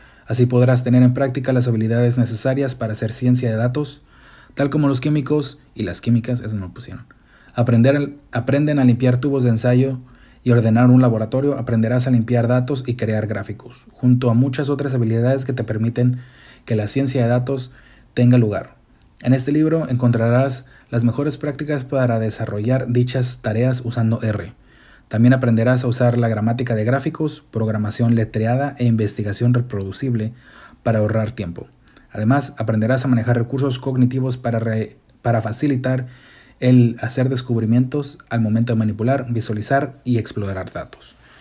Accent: Tijuana, Baja California, Mexico; Yo crecí en Tijuana, pero soy gringo legalmente.

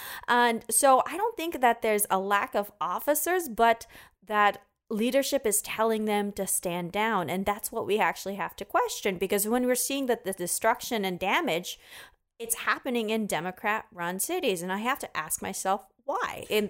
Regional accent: Florida, United States; also born or lived in New York; I lived in New York for about 9 years, and I grew up mainly in Florida.

